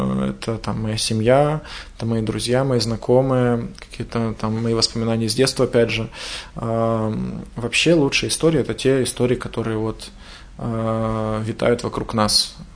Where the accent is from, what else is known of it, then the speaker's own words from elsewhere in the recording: Nevyansk, Sverdlovsk Oblast, Russia; also born or lived in Kirovgrad; потому что я вырос в маленьком городе. Я сам родился в Кировграде, потом переехал в Невьянск. Это городки Свердловской области по 28, там, по 30 тысяч максимум.